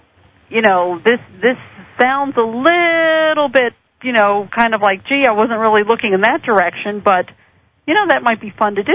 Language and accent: English; Washington, District of Columbia, United States; born there; now in Northern Virginia, United States; I live in Northern Virginia. I was born in Washington, D.C. myself.